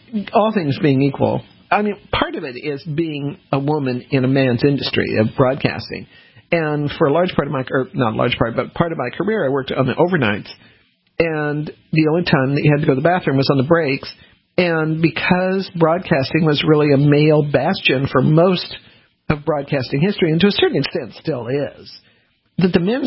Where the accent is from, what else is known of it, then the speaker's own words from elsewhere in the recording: North Carolina, United States; So, but the joke is, well, we're from North Carolina. North Carolina's got a problem about this.